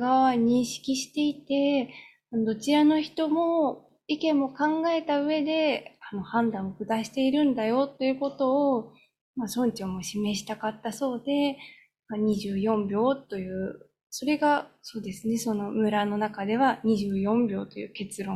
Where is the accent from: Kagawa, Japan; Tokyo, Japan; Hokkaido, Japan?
Tokyo, Japan; 私自身は東京出身なので